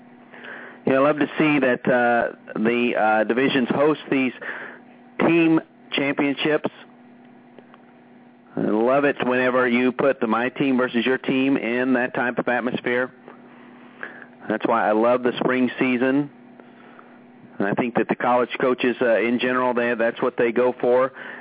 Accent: Texas, United States; we had Trinity University out of Texas, my home state, finished third there.

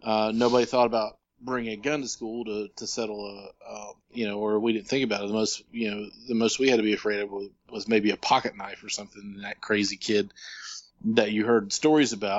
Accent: Chapmanville, West Virginia, United States; I grew up in Chapmanville, West Virginia, so it was a small town.

